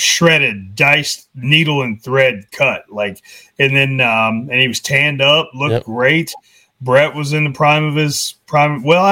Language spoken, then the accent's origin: English; Indianapolis, Indiana, United States; In my hometown and you could, you know, the Hoosier Dome was unmistakable.